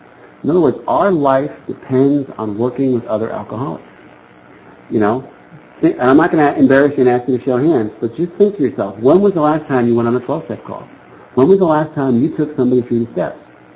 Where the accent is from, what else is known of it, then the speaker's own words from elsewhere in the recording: New Jersey, United States; I was driving, I would cut people off, and I'm from Jersey, you know.